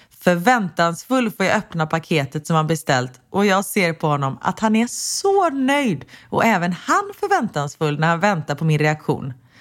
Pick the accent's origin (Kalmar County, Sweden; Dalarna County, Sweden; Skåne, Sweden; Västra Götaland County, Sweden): Västra Götaland County, Sweden; Gothenburg; Vi är från Göteborg.